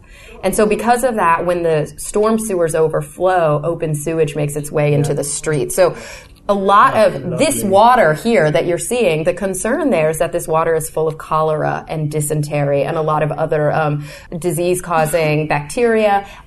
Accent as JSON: {"language": "English", "region": "Texas", "country": "United States", "tie": "born or raised there", "said": "something that we all learn about in Texas history when we grew up in Texas was the Great Galveston Hurricane of 1900."}